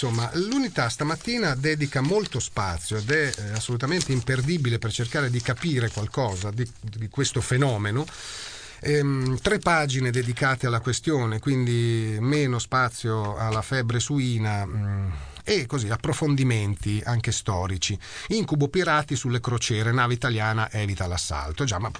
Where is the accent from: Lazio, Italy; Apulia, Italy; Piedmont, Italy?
Lazio, Italy; Rome; born there; Sono nata a Roma da genitori somali.